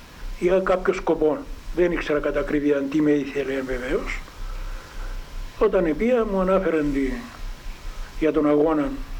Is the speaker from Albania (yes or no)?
no; Phini, Limassol District, Cyprus; born there; Γεννήθηκα στο Φινίν τις 6 Νοεμβρίου του 1917.